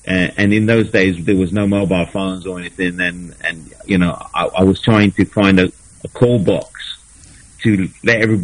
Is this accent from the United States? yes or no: no; Mauritius; now in United Kingdom; Well, when I was growing up in Mauritius